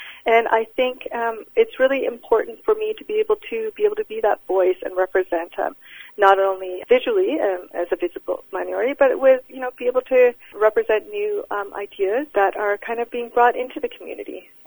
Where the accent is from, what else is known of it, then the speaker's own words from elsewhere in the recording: Richmond, British Columbia, Canada; now in Smithers, Canada; I grew up in Richmond, and my parents were immigrants from Japan, and I was born in Canada and raised here.